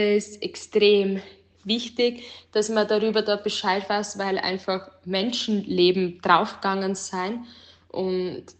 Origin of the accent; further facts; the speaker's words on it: Oberwart, Burgenland, Austria; weil irgendwie ist für mich Oberwart halt meine Heimat und ist eher so kleinstadtmäßig.